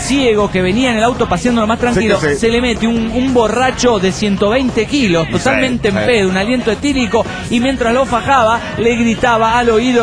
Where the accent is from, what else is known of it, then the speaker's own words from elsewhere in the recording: Cochabamba, Bolivia; de Cochabamba, Bolivia.